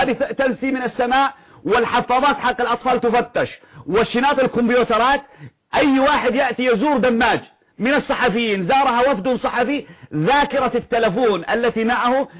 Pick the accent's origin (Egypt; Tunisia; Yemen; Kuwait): Yemen; المرأة تمشي عيب وعار عندنا في اليمن